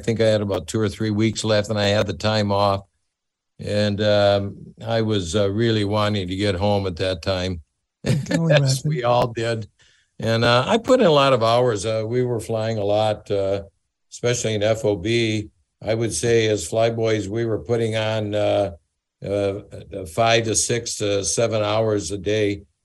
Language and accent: English; Sheboygan, Wisconsin, United States; I mean, I'm a kid from Sheboygan